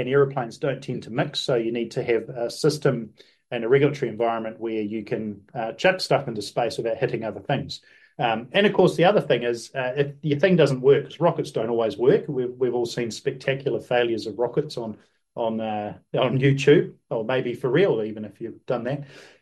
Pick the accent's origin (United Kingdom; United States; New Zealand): New Zealand; as a New Zealander, what you can achieve on the global scene